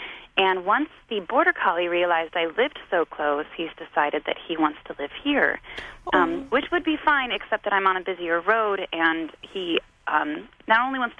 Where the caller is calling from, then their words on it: Manila, California, United States; I'm calling from Manila, California.